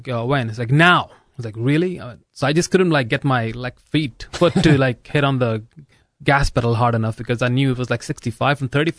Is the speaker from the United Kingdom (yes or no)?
no; India; now in United States; I said, like, "Oh, I'm sorry, but I'm from India, you know."